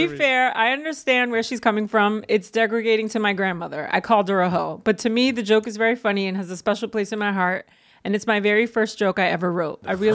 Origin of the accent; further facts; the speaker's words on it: South Korea; now in New York City, United States; Sorry. I'm from South Korea. I moved to New York City a few 4 years ago. I recently started stand-up comedy